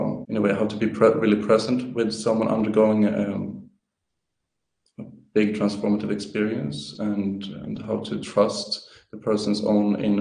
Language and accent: English; Sweden; English is a second language; moved away as an adult; I'm from Sweden and trained to become a psychotherapist in the UK and Scotland, where I also did studies in psychology.